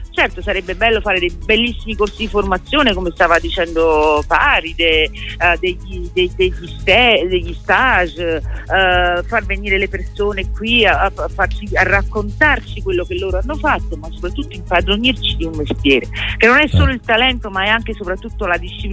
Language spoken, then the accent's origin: Italian; Southern Italy, Italy; Sì, io appartengo al Sud.